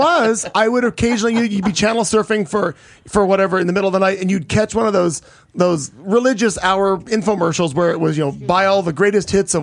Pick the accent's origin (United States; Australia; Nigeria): United States; Missouri; I'm from Missouri, and that whole fucking Bible Belt